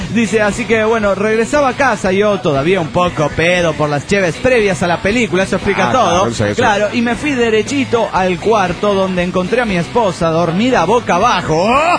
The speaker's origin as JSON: {"language": "Spanish", "town": "La Paz", "region": "Baja California Sur", "country": "Mexico", "said": "de La Paz Baja, California, México."}